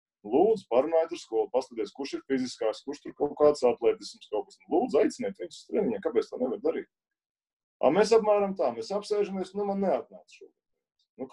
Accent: Gulbene, Gulbene Municipality, Latvia; Es saku, mēs no Gulbenes laikām

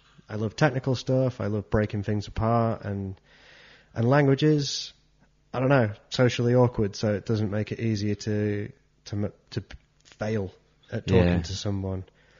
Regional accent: England, United Kingdom; now in Switzerland; He's like, oh, you're not Swiss. I was like, yeah, I'm English.

